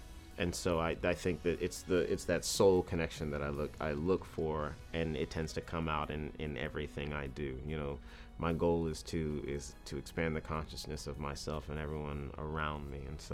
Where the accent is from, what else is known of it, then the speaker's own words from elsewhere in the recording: Maryland, United States; I was a teenager and I grew up in Maryland